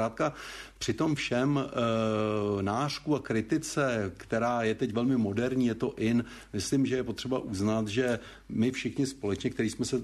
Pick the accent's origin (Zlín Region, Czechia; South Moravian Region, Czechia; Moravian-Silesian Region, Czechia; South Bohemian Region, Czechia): South Bohemian Region, Czechia; všichni jsme bytostní Jihočeši, chceme tady dále žít